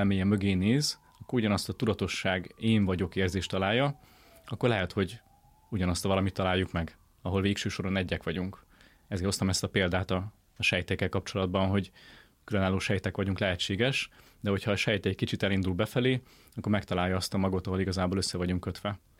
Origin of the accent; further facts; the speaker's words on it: Nagykálló, Szabolcs-Szatmár-Bereg, Hungary; Nagykállóban, ahonnan származom